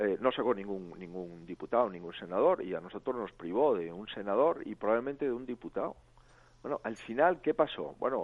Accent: Spain; somos españoles

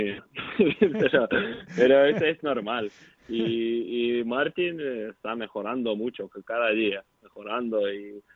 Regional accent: Kaunas, Kaunas County, Lithuania; Spanish is a second language; es mi ciudad, toda mi familia aquí, soy de Kaunas y bueno, es mi comfort zone

